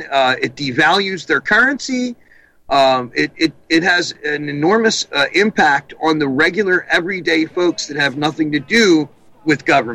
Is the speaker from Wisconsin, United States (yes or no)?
no; New Jersey, United States; Look, I come from New Jersey. I'm very, very familiar with Trump.